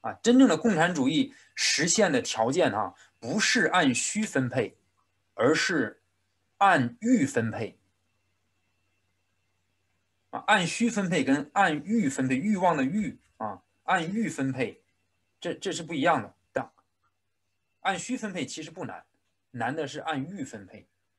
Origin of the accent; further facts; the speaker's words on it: China; 这是我们在中国长大的知识分子常常遇到的问题，